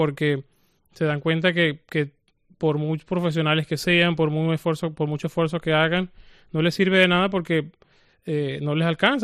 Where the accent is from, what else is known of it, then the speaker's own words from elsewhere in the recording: Venezuela; Es primera vez que se siente en mi pueblo. Yo vivo en un pueblo muy, muy alejado de la ciudad